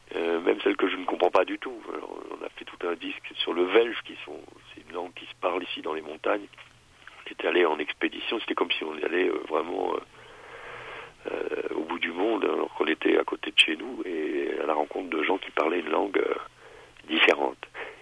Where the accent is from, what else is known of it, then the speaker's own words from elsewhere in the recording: Grand Est, France; now in Switzerland; J'ai grandi en Alsace